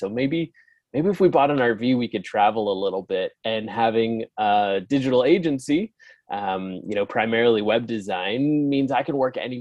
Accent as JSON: {"language": "English", "town": "Woodstock", "region": "Ontario", "country": "Canada", "tie": "born or raised there", "said": "Well, right now I am in my hometown of Woodstock, Ontario."}